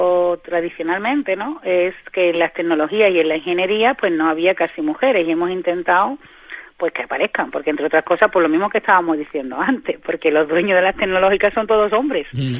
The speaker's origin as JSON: {"language": "Spanish", "region": "Andalusia", "country": "Spain", "said": "Yo soy muy andaluza, me encanta bailar, me encanta"}